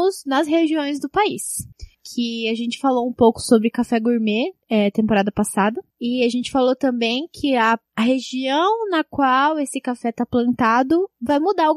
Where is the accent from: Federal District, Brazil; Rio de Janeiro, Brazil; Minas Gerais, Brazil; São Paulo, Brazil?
Minas Gerais, Brazil; Aí tem a região do sul de Minas, que é de onde eu venho